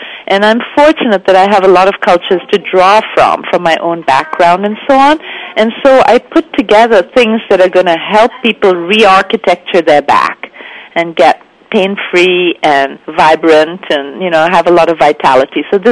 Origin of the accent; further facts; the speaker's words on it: Mumbai, Maharashtra, India; accent: Bombay; also born or lived in Netherlands; So I was born in Holland but raised in India.